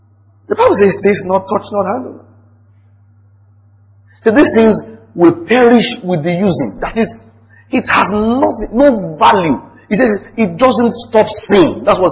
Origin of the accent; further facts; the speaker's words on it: Nigeria; I'm not Egyptian, I'm a Nigerian.